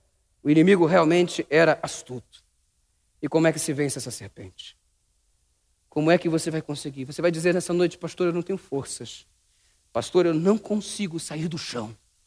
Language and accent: Portuguese; Rio de Janeiro, Brazil; eu cresci lá em Jardim Paraíso, Baixada Fluminense, Rio de Janeiro.